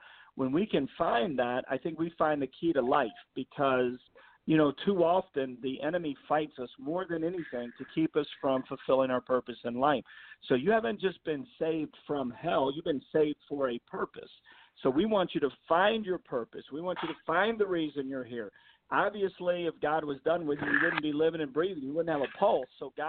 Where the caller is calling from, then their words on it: Ontario, California, United States; Well, today I'm calling from California. So I'm talking to you from nearby Ontario, California, about 40 minutes from L.A.